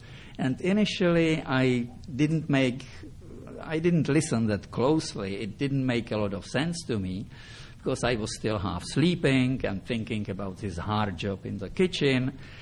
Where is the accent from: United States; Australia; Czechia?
Czechia; English is a second language; I never had any desire to leave my home country. Yes, I hated the communist system, but like most Czechs, I knew my ways around.